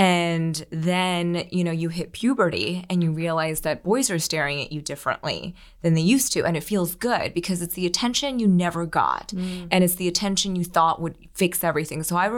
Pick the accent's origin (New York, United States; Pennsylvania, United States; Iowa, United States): Pennsylvania, United States; You know, I grew up outside of Philly and I was the daughter of Chinese immigrants and not, you know, we grew up with very little. And my parents moved us to a very affluent town so that I could go to the public schools there.